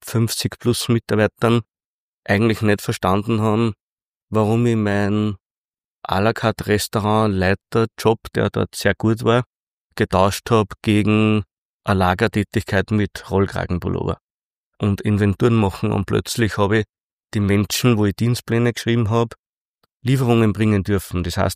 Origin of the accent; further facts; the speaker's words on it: Reichraming, Upper Austria, Austria; also born or lived in Steyr; Also ich bin geboren in Steyr und aufgewachsen im Ennstal. Mein Elternhaus steht in Reichraming.